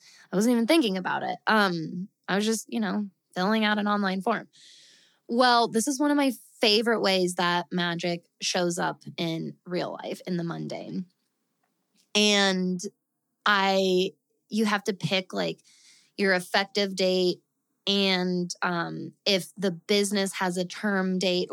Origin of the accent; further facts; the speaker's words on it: Colorado, United States; moved away as an adult; my family and I, we are from Colorado. My husband, my daughter, and our little pup, we're from Colorado.